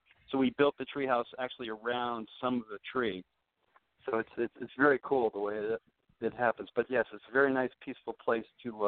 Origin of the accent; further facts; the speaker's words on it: Connecticut, United States; I'm from Connecticut originally, so I wanted to go play my hometown.